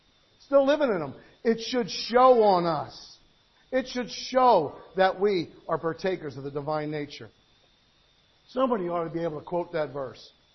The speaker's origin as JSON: {"language": "English", "country": "United States", "tie": "born there", "said": "But I'm an American. I was born in America."}